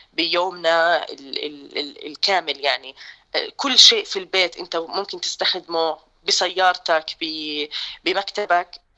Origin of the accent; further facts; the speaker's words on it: Palestine; وهي الأشياء أكيد تستفزنا إحنا كفلسطينيين، أصحاب الحكاية الأولى وأصحاب القضية وأصحاب الأرض.